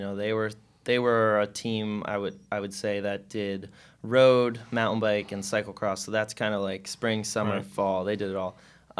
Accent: Massachusetts, United States; I'm from Western Mass. Grew up here.

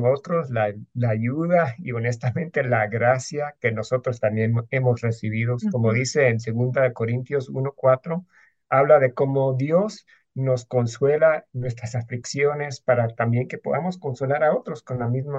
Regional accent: Ecuador; also born or lived in United States; now in Guatemala; yo nací y crecí en Ecuador

